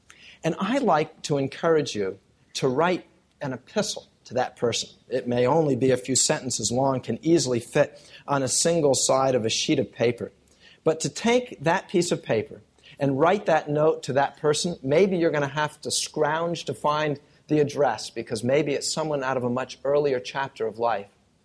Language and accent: English; New Jersey, United States; being back in the church in which I grew up in New Jersey